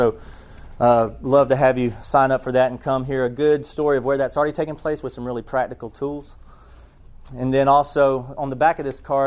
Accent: Buford, Georgia, United States; now in North Carolina, United States; I am from Buford, Georgia. Anybody know where Buford, Georgia is?

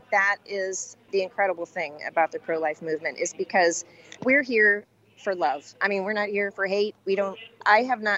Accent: Ohio, United States; We're from Ohio

